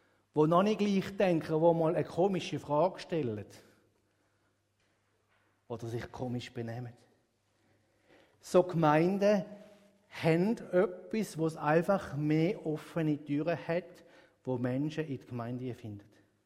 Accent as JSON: {"language": "German", "country": "Switzerland", "said": "Als Schweizer lieben wir Beständigkeit."}